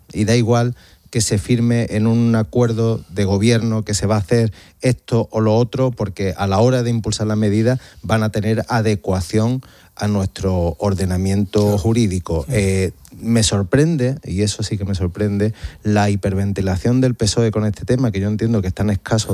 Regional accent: Andalusia, Spain; ¿Esto es prioridad regional? Lo digo como andaluz

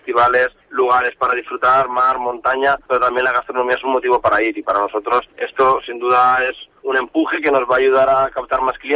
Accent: Artana, Valencian Community, Spain; Soy de Artana, creo que es importante no olvidarse nunca, ¿no?, de las raíces

